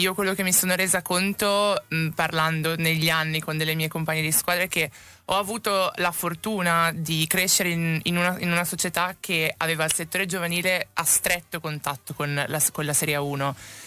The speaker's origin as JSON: {"language": "Italian", "town": "Busto Arsizio", "region": "Lombardy", "country": "Italy", "tie": "born or raised there", "said": "Ma sì, poi sono cresciuta a Buster Sizio, periferia di Milano"}